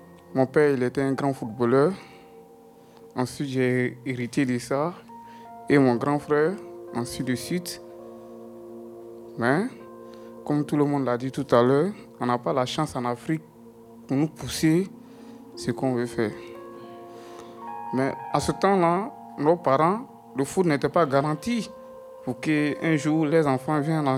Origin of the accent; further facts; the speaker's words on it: Marseille, Provence-Alpes-Côte d'Azur, France; Moi, je ne suis pas parisien, moi, je suis marseillais.